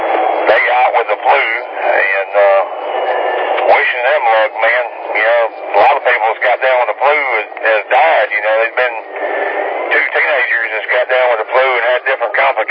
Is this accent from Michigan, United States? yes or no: no; West Virginia, United States; I'm from West Virginia, and I'm used to seeing this time of the year, you know, 10 degrees or so, you know.